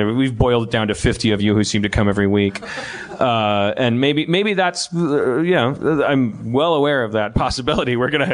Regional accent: Tempe, Arizona, United States; I'm from Tempe. I'm a Tempe stereotype.

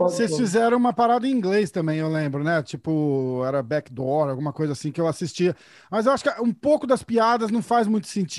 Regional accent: São Paulo, Brazil; Eu sou de São Paulo.

